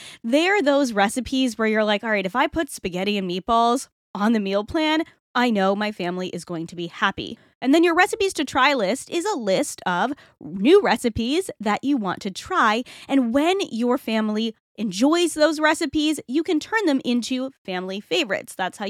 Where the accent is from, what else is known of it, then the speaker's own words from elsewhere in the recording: Rhode Island, United States; I love the concept of anchors, not just because I'm from Rhode Island or because we're a sailing family